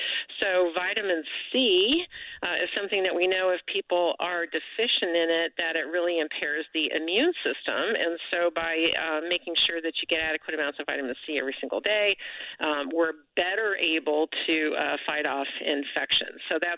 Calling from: San Diego, California, United States; I am in beautiful San Diego, California.

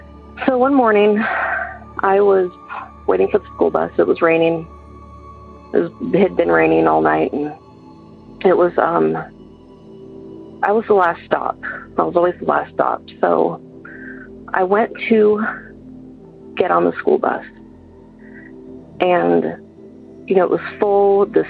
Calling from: Georgia, United States; I'm calling from Georgia.

